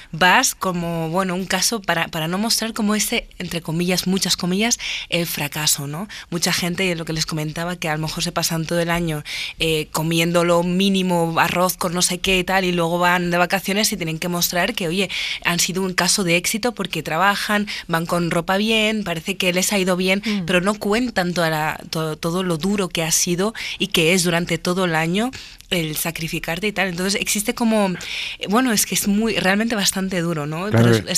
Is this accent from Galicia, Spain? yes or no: no; Catalonia, Spain; oye, pues mira, soy catalana, y además tú también lo dices como con dudas